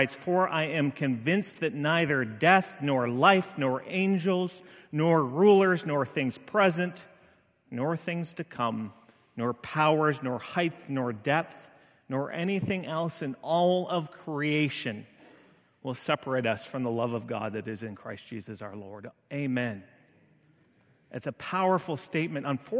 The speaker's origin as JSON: {"language": "English", "country": "Canada", "said": "I can't do that well because I'm Canadian and I get excited and we just don't speak all that slowly."}